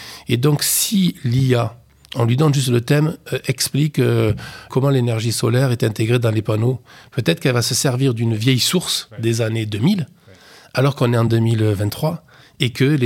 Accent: Castres, Occitanie, France; Et moi, je suis de Castres

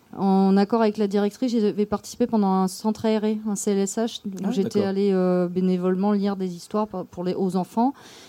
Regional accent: Moorea, French Polynesia; Voilà, on est de Moréa tous les deux

